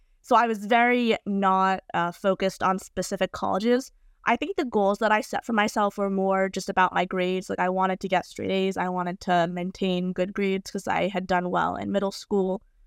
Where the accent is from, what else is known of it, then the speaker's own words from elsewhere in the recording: New York City, New York, United States; So I'm from New York City and I went to the Marymount School of New York